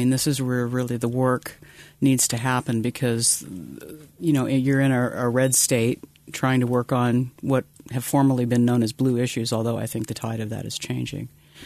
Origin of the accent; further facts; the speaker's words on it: California, United States; I came from California. When I first moved here, it was illegal for my wife and I to have sex in this state.